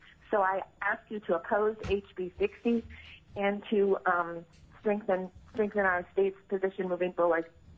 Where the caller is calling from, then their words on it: Fairbanks, Alaska, United States; I'm calling from Fairbanks, speaking for myself. I've been a nurse in this community for 26 years